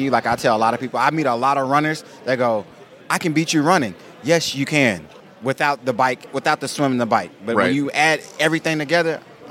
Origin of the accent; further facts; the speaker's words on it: Dallas, Texas, United States; So, and I grew up in Dallas.